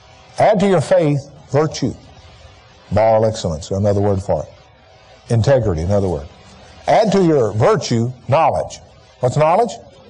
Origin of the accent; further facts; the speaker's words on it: Alabama, United States; I grew up in Alabama, as many of you know, and I grew up in the era when George Wallace was running for office